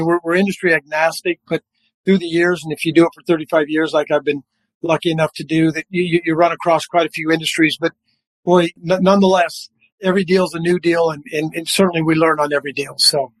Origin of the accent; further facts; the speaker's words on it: Nebraska, United States; I mean, I grew up in Nebraska, went to undergrad and law school at Nebraska.